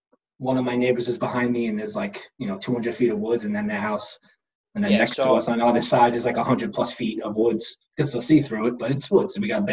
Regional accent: Brooklyn, New York, United States; It's also I'm from Brooklyn. So you don't know people being fake. Up here, no one's fake.

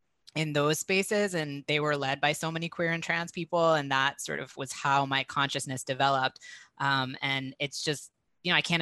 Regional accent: Massachusetts, United States; So I grew up in a wealthy suburb of Boston, and I did have, you know, a really incredible public education

